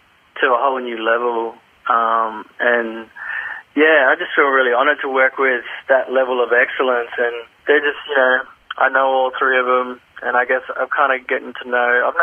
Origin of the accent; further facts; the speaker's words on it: Katherine, Northern Territory, Australia; growing up in the Territory, you know, it was just always wanting to see more. And, like, I guess growing up in Katherine was pretty isolated.